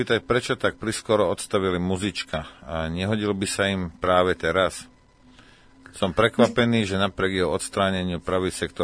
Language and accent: Slovak; Vukovar, Vukovar-Srijem County, Croatia; also born or lived in Slovakia; Narodil som sa na Slovensku, ale aj mamina je Srbka a začiaľ súdruho sme sa odsťahovali do Vukovaru.